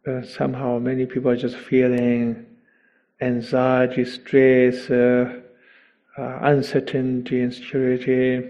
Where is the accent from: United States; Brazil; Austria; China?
China; Tibet; I grew up in Tibet.